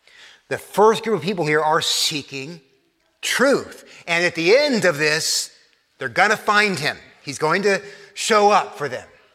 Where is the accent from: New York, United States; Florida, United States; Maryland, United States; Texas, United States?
Texas, United States; I took Spanish growing up in Texas in high school.